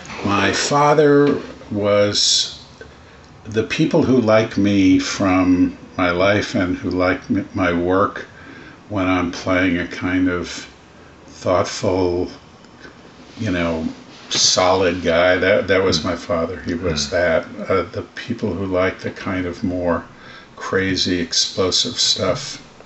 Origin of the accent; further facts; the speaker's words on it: Yonkers, New York, United States; also born or lived in Manhattan / Bronx; So I was born in Manhattan at Doctor's Hospital, which no longer exists, on the far east side of Manhattan. We lived first for a little while in the Bronx with my grandparents on off Pelham Parkway on Wallace Avenue. And then we moved up to Yonkers, where I grew up in Yonkers